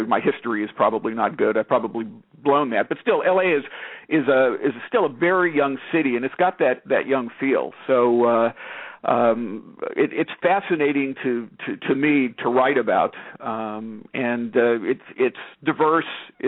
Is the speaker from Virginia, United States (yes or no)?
no; Los Angeles, California, United States; I'm born and raised in Los Angeles, and Los Angeles is a character.